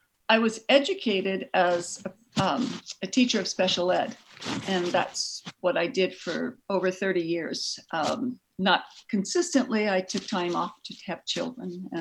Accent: Pasadena, California, United States; Oh, I grew up in Pasadena. Pasadena, California.

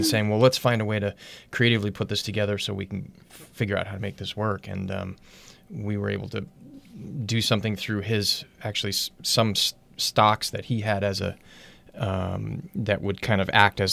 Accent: Santa Monica, California, United States; now in Santa Barbara, United States; which is where I'm from, originally.

